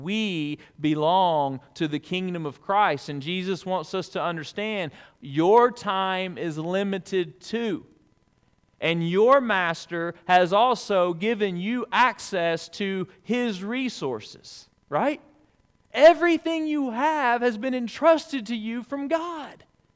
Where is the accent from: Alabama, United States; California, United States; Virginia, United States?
Alabama, United States; I got an email several months ago from a friend that I grew up with in Alabama